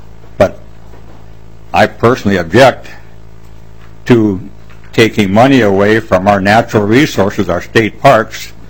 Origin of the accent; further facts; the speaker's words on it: Soudan, Minnesota, United States; from Sudan, Minnesota, home of Minnesota's first iron mine